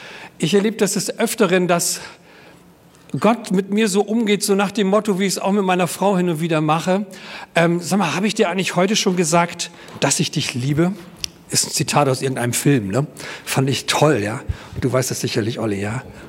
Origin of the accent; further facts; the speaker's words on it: Frisia, Germany; Zu den Friesen, da wo ich herkomme.